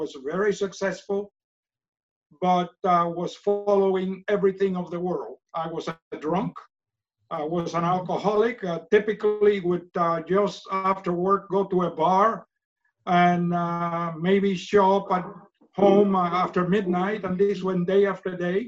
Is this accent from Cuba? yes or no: yes; Cuba; Well, I grew up in Cuba, and as I said, I was born in 1939.